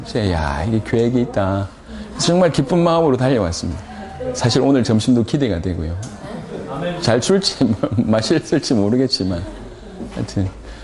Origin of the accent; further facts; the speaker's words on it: Yeongnam, South Korea; 저는 이 영남 출신이다 보니까